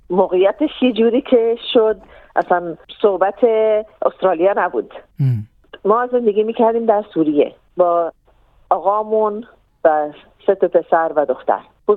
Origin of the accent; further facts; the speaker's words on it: Iran; moved away as an adult; also born or lived in Syria; ما که ایرانی هستیم